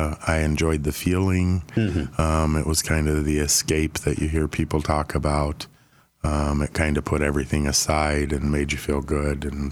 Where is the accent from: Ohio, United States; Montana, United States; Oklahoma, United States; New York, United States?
Montana, United States; Glendive; Born and raised in Glendive, Montana.